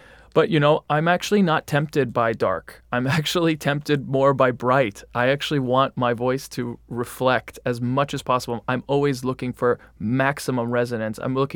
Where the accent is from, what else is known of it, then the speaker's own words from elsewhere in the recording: United States; Being an American singer, is our language is really the complete opposite of how the Italians speak.